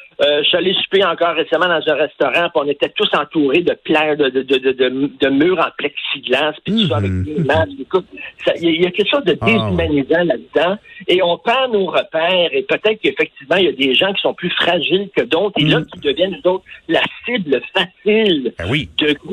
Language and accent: French; Verdun, Quebec, Canada; moi, je viens de Verdun dans un milieu assez modeste. Mon père travaillait dans une usine, dans une shop.